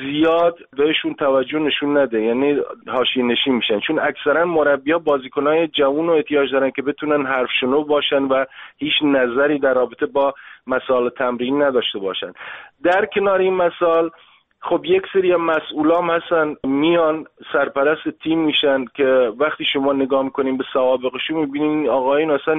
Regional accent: Iran; moved away as an adult; من راستش موقع خوبی هم از ایران اومدم بیرون، سالهای آخر ورزشم بود

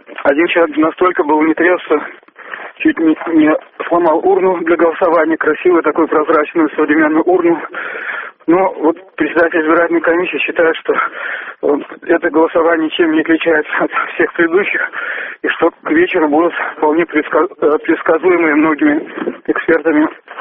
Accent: Ukraine; я нахожусь в селе Макишин Городнянского района Черниговской области. Это почти самый север Украины, пограничный район с Белоруссией и Россией. В нашем селе, это мое родное село

